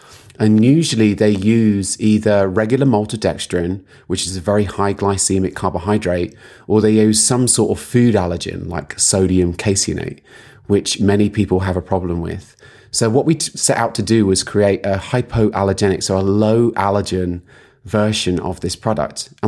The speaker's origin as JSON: {"language": "English", "country": "United Kingdom", "said": "And then fiber, because we're British, we don't spell it E-R. It's spelled R-E."}